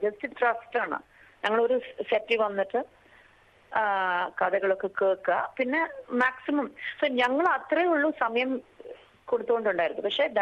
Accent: Chennai, Tamil Nadu, India; നമ്മള് ഞാൻ പഠിച്ചത് വളർന്നത് എല്ലാം മദ്രാസിലായിരുന്നു.

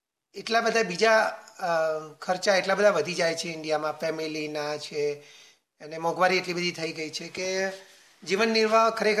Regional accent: Mehsana, Gujarat, India; moved away as an adult; also born or lived in Adelaide; now in Perth, Australia; અને હું મહેસાણા ગુજરાતનો મૂળ રહેવાસી છું. હું પ્રથમવાર Australia 2007માં skilled independent regional visa કહેવાય છે એના પર આવ્યો હતો એડિલેડમાં, અને ત્યારથી અહીંયા ઓસ્ટ્રેલિયા રહું છું.

